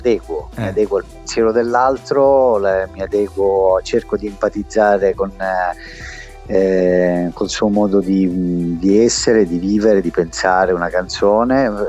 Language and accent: Italian; Sicily, Italy; moved away as an adult; io me ne sono andato via dalla Sicilia per seguire il sogno della musica che avevo 19 anni